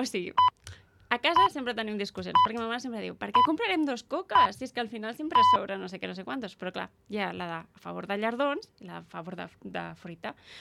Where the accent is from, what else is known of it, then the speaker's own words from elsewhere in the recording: Catalonia, Spain; jo sóc del Vallès i allà fem sardines, la veritat. Bueno, des de que sóc petita, sí, jo tinc record de sardines.